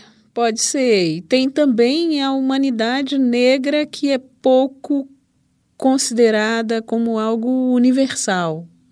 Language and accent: Portuguese; Belo Horizonte, Minas Gerais, Brazil; Sou de Belo Horizonte.